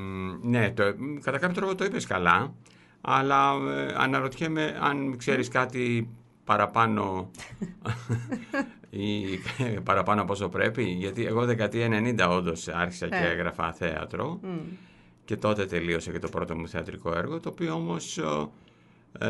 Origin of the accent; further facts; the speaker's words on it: Kilkis, Central Macedonia, Greece; Εγώ τα παιδικά μου χρόνια τα έζησα στο Κιλκής.